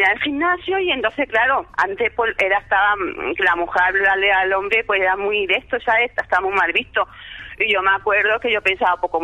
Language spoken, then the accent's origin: Spanish; Seville, Andalusia, Spain; Ah, y ya te digo yo que no, que yo soy de Sevilla.